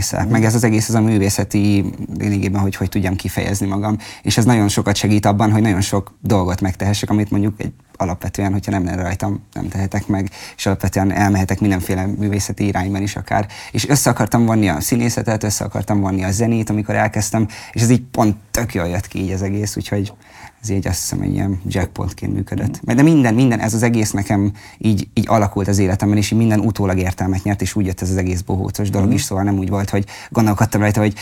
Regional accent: Sajószöged, Borsod-Abaúj-Zemplén, Hungary; moved away as an adult; now in Budapest, Hungary; A helynek az a neve, hogy Sajószöged. Uh-huh. És hát ott töltöttem a jelentős részét, igazából 19 éves koromban költöztem fel Pestre.

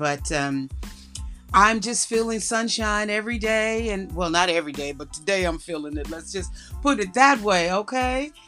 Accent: United States; now in United Kingdom; As an American artist in the UK and pioneering a sound of music, when I first came here, there wasn't even a genre for house yet.

